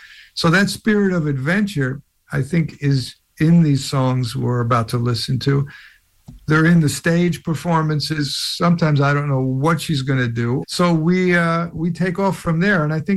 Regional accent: New York, United States; I'm from New York, I'm from a jazz background.

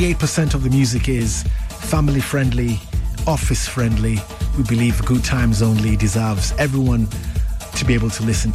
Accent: Brooklyn, New York, United States; just think about New York, my hometown, Brooklyn. BK, stand up

